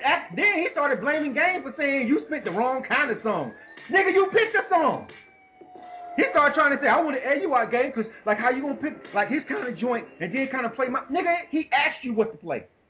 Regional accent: the South, United States; just because I'm from the South, he kept on, you know, in the midst of his shit, kept on referring

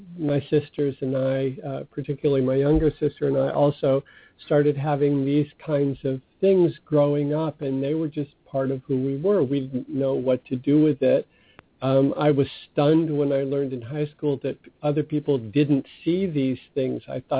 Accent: Massachusetts, United States; So I grew up Jewish in Massachusetts. My mother was, 100% Italian.

